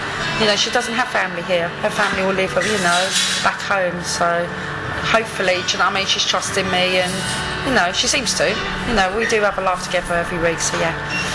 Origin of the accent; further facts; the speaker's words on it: London, United Kingdom; I always see London as totally different from Great Britain. As a Londoner, I like, all my friends are all from different cultures